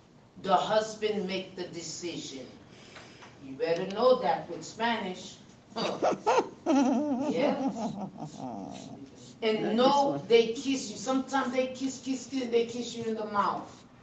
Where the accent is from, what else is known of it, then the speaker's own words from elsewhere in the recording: Haiti; They will help the Cubans first, but they're very close with the Haitian and the Jamaican.